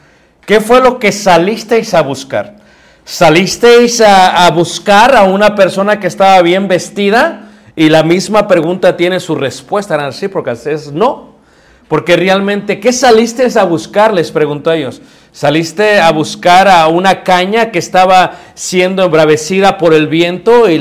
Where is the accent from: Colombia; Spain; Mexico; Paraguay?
Mexico; aunque pensamos automáticamente como mexicanos que langosta es como un grillo, como un chapulín